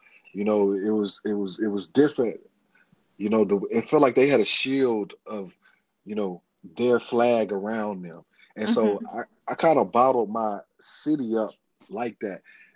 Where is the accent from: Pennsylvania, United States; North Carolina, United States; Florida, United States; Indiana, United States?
North Carolina, United States; Winston-Salem; But I just was one of those kids, and I could speak for a lot of kids growing up in Winston-Salem.